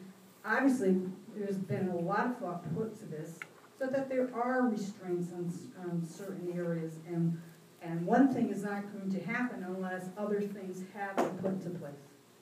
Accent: Shelton, United States; But I have thought long and hard about this because I'm from Shelton.

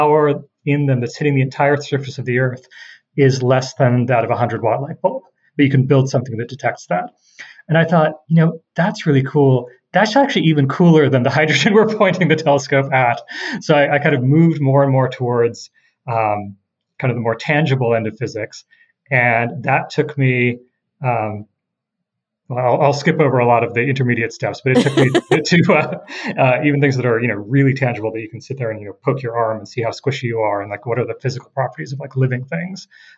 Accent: San Diego, California, United States; also born or lived in India / Minnesota; I grew up actually, not too far from you, mostly in San Diego, Southern California. I was born in India, but my parents moved to the U.S. when I was about a year old. I lived in Minnesota a little bit

